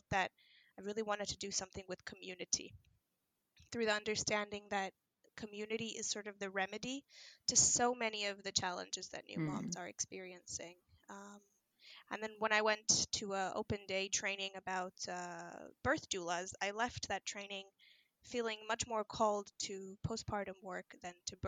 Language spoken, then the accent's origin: English; Israel; now in Finland; I'm originally from Israel, but I'm married to a Finn.